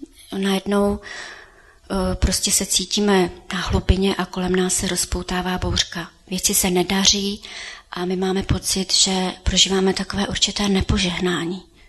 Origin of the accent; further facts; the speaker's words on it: Ústí nad Labem, Ústí nad Labem Region, Czechia; now in Varnsdorf, Czechia; Já jsem se stěhovala ve svých 22 letech, jsem se vdala a stěhovala jsem se z Ústí nad Labem do Varnsdorfu za svým manželem. A stěhovala jsem se z města, kde jsem vyrostla.